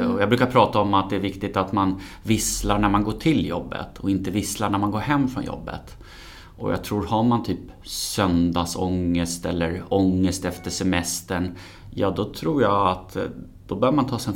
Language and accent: Swedish; Stockholm, Stockholm County, Sweden; Född och uppvuxen i Stockholm.